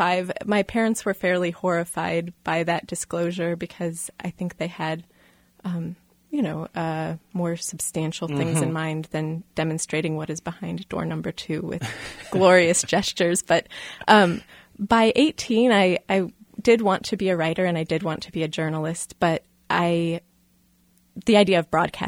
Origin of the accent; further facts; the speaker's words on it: Kansas City, Missouri, United States; I'm from right here. I mean, I was actually born just a few blocks from this very location, so I am... Yeah, I'm Kansas City born and raised.